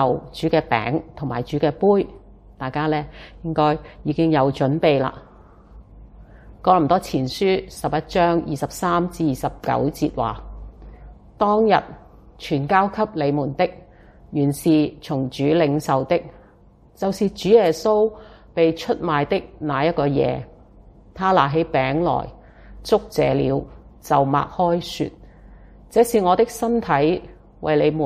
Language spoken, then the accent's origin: Chinese; Hong Kong; 无论我们香港人、中国人、亚洲人、世界各地的人